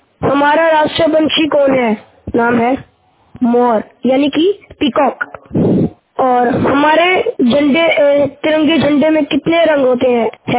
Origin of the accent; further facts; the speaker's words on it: Ludhiana, Punjab, India; मैं लुधियाना पंजाब से हूँ